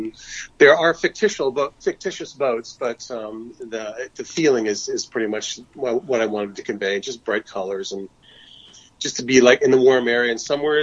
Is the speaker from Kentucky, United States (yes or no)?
no; Fort Myers, Florida, United States; also born or lived in Sanibel Island; I think it's mainly the places I grew up in South Florida, Fort Myers and Sanibel Island.